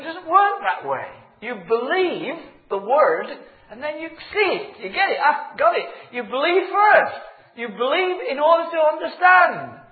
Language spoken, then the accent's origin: English; Yorkshire and the Humber, United Kingdom; I thought, well, as a Yorkshireman to a Lancastrian, I thought